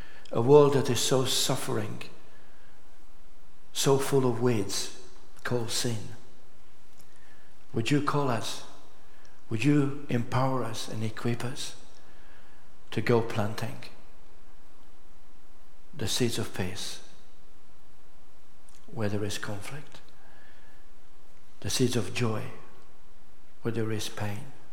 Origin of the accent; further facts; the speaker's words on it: United Kingdom; I can call myself as a Brit.